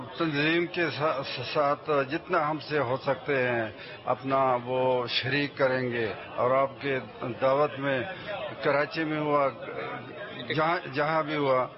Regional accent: Khyber Pakhtunkhwa, Pakistan; میرا تعلق فاٹا سے ہے، … این اے 43 سے۔

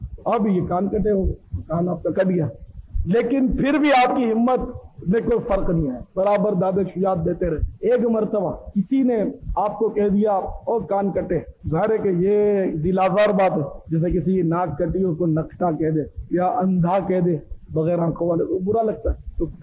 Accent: Karachi, Sindh, Pakistan; born there; ہم لوگ ہندوستان سے آئے ہیں ہجرت کر کے, ہمارے ماں باپ ہم لوگ کو, میں تو یہیں پیدا ہوا کراچی میں

